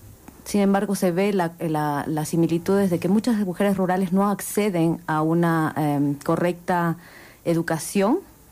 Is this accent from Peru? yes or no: yes; Peru; Por ejemplo, en el caso del Perú, yo soy peruana